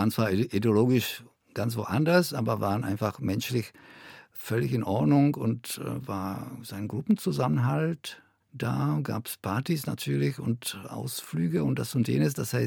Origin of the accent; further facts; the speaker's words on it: Czechia; German is a second language; also man wird als Tscheche mit meinem Akzent, habe ich keine Probleme gehabt